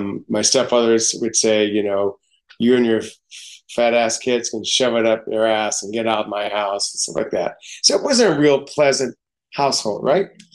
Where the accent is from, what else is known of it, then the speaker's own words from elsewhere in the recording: California, United States; also born or lived in Oklahoma; I was born in Oklahoma, but I was shipped to California to live with my grandmother because my parents were getting a divorce, and I felt different in California.